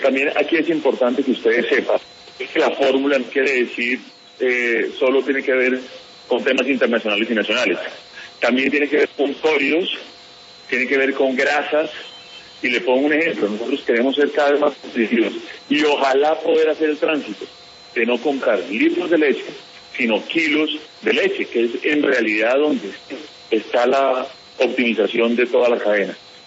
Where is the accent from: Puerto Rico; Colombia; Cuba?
Colombia; Nosotros tenemos que pensar en el mundo y trabajar como colombianos unidos y en equipo.